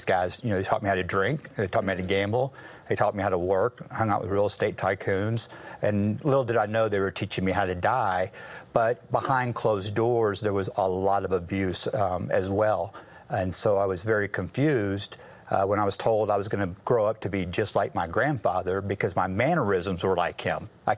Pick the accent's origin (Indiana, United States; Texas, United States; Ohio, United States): Texas, United States; Plano; Well, at a young age, I grew up in the Dallas area, and actually grew up in Plano, Texas.